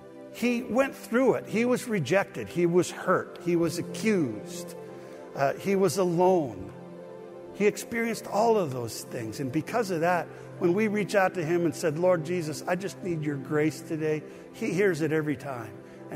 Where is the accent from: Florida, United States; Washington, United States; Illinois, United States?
Washington, United States; Vancouver; You know where Amboy is? I grew up in Vancouver, so I knew.